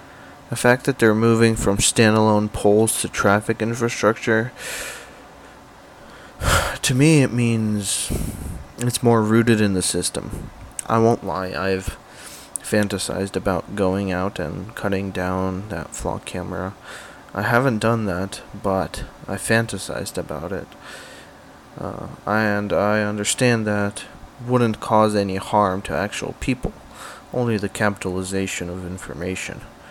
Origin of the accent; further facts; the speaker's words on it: Belarus; I grew up in Belarus. I've seen what this infrastructure enables when the switch gets flipped.